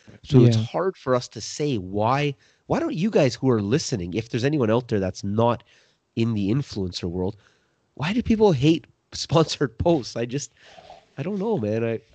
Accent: Canada; Guys, most of our listeners are from the US. We're Canadian.

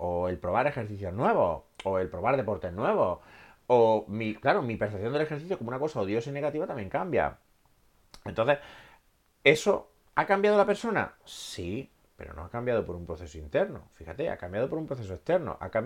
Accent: Granada, Andalusia, Spain; Segundo, porque es un homenaje a mi tierra, ¿no? Porque en Granada es exactamente como lo pregunto.

